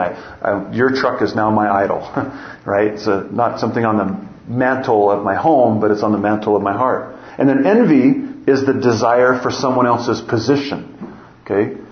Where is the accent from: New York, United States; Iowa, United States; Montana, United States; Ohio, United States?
Montana, United States; I'm from Montana and people call me redneck.